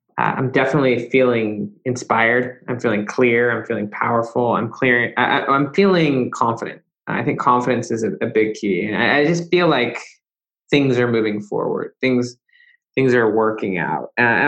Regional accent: Salt Lake City, Utah, United States; I grew up in Utah, in Salt Lake City, Utah.

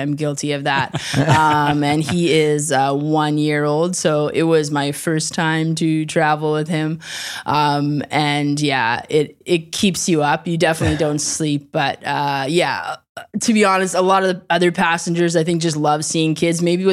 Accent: Nova Scotia, Canada; I grew up in Nova Scotia. It's like a province along the Atlantic coast of Canada

